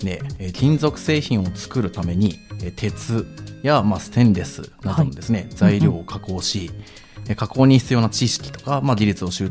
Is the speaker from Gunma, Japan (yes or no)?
no; Chiba, Japan; 出身は千葉県です。